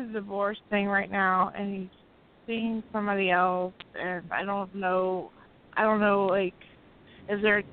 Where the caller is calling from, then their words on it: Baltimore, Maryland, United States; I'm calling from Baltimore, Maryland.